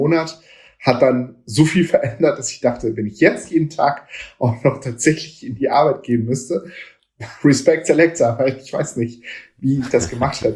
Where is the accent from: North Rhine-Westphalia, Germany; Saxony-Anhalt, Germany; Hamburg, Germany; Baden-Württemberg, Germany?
Hamburg, Germany; also meine Frau kommt ursprünglich aus Hamburg und ich bin hier in Hamburg aufgewachsen und wir dachten mit Kind, Großeltern, lohnt es sich ja zurück nach Hamburg zu ziehen.